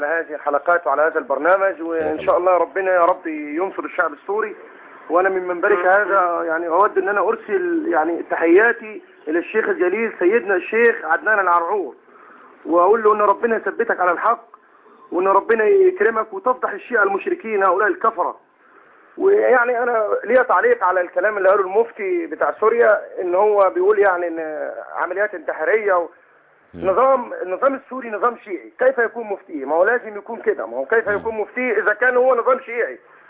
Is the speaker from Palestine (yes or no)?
no; Egypt; أنا كمصري وكمسلم